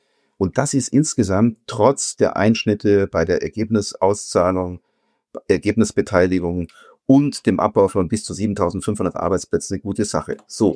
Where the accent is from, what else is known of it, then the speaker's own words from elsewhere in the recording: Bavaria, Germany; sage ich jetzt mal als Oberbayer